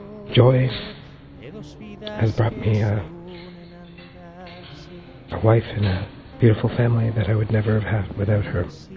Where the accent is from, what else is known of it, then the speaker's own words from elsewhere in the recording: Canada; from Canada